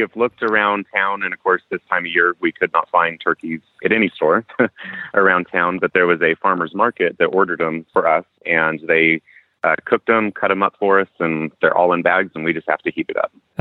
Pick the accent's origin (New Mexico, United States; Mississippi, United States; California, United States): New Mexico, United States; Green chili burritos, since I'm from New Mexico.